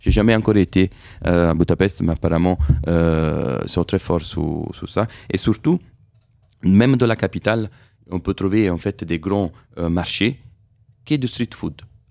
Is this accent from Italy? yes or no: yes; Italy; vu que je suis italien